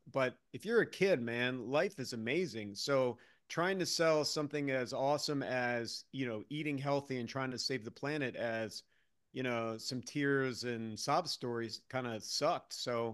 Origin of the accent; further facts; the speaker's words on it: East Coast, United States; given that I grew up on the East Coast and I was in the military, I should be tougher than that.